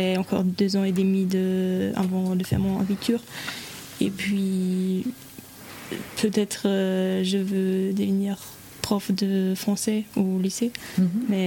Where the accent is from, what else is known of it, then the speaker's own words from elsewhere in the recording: Germany; French is a second language; now in France; je viens d'Allemagne. Mm-hmm. Donc, c'est pas si loin que les îles Forêt.